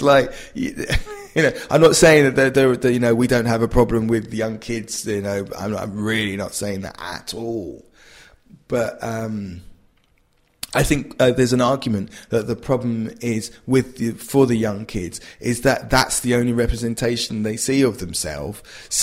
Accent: England, United Kingdom; born there; Listen, man, I was born here. Me as an English man. You know, that's the irony.

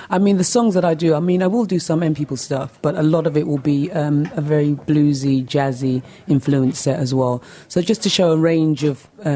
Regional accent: London, United Kingdom; you don't always feel as a black female growing up in London.

